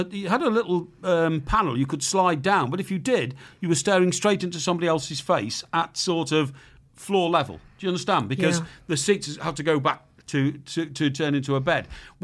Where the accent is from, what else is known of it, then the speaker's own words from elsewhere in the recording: United Kingdom; He said, yeah, I got that, mate. You're a limey.